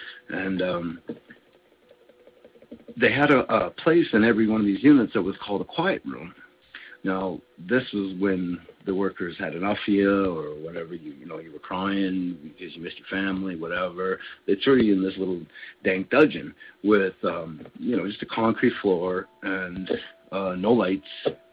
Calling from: Calgary, Alberta, Canada; I'm calling from Calgary, Alberta.

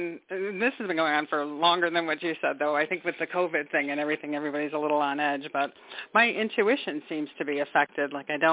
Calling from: Michigan, United States; I'm calling from Michigan.

